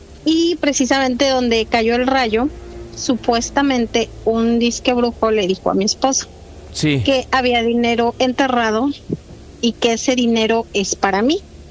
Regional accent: Mexico City, Mexico; moved away as an adult; now in Veracruz, Mexico; Yo soy de la Ciudad de México, pero me vine a vivir a Veracruz, y en el rancho de mi esposo, donde vivimos, hace como 11 años

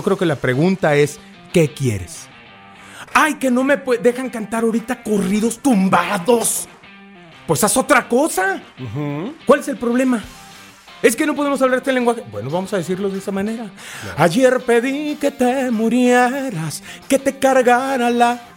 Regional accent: Tampico, Tamaulipas, Mexico; Yo soy de Tampico, Tamaulipas, y tenemos un río maravilloso que es el río Pánuco

